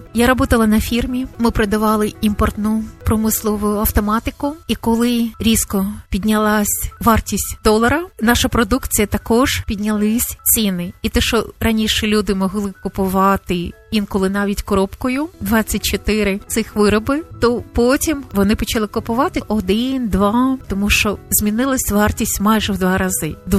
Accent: Kyiv, Ukraine; хоча я киянка

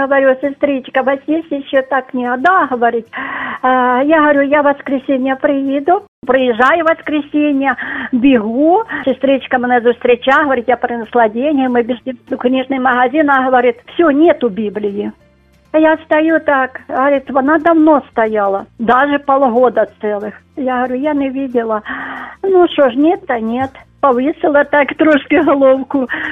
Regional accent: Sumy, Sumy Oblast, Ukraine; Я не представилась, я із Сум, тобто не самих Сум, але навіть району.

